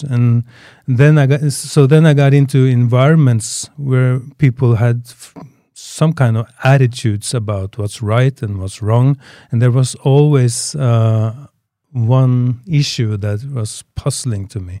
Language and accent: English; Norway; English is a second language; I come from Norway.